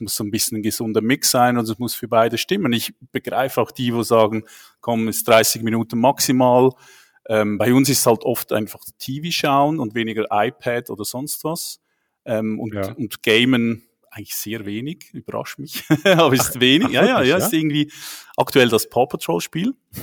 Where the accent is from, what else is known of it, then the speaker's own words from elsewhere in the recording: Switzerland; accent: Swiss; Ich bin 43, bin verheiratet, habe zwei Kinder, wohne in der Schweiz, wie man unschwer meinem Akzent hört